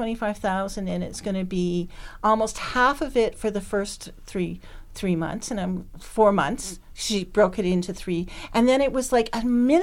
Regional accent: Montreal, Quebec, Canada; I grew up in Montreal.

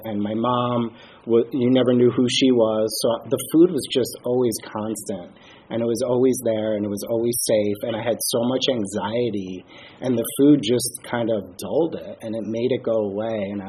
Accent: New York, United States; what it was like for me, I grew up on Long Island.

